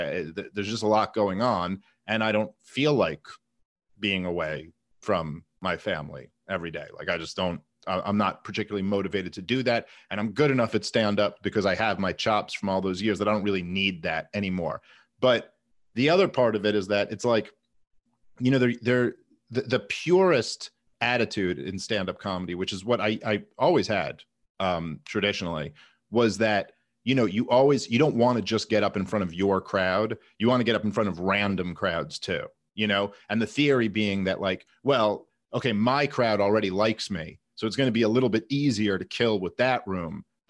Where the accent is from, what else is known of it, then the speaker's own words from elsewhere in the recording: Brooklyn, New York, United States; Number one, I'm from Brooklyn, and so it's, you know, going home and doing a show in Brooklyn is fun